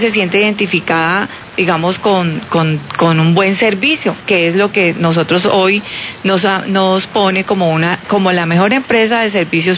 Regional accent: Popayán, Cauca, Colombia; uno de mis propósitos de estar aquí nuevamente en el Cauca es trabajar por mi tierra y por mi región

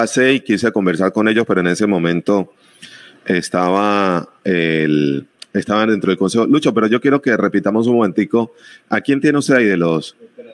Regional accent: Buenaventura, Valle del Cauca, Colombia; porque somos de Buenaventura, no podemos trabajar en otro lado.

